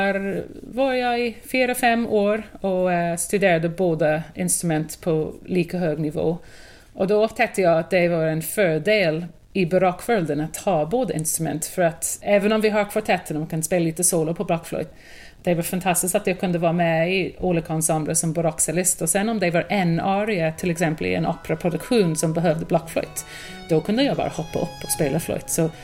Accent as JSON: {"language": "Swedish", "country": "Ireland", "moved": "yes", "lives_now": "Sweden", "said": "Jag kommer från Irland ursprungligt, men jag har bott i Sverige nu snart 19 år."}